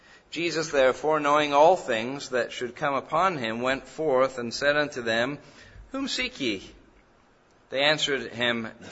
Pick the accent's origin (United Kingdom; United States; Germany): United Kingdom; England; now in Canada; When I was raised in England, the garden was what we would call the yard.